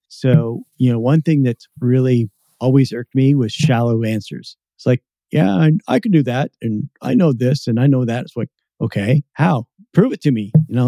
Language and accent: English; Washington, United States; I'm from the Seattle area as well, so I kind of understand that.